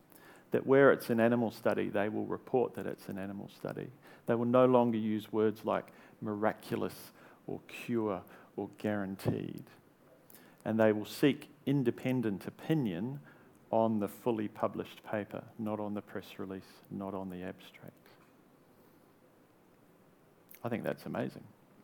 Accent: New Zealand; Now, you have to put an all-black picture in a talk as a New Zealander involving Australians.

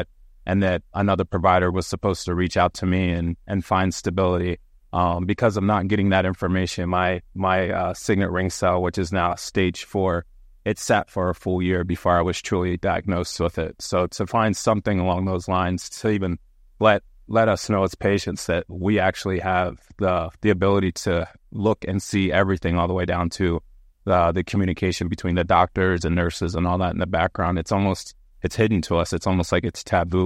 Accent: Lancaster, Pennsylvania, United States; I'm here from Lancaster, Pennsylvania.

